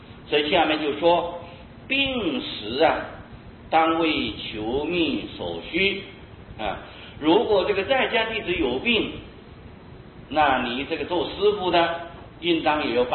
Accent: Taiwan; 可是我们台湾人有一个习惯，认为皈依就是拜师

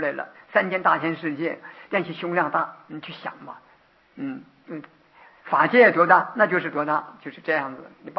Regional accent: China; 我们中国人讲六合

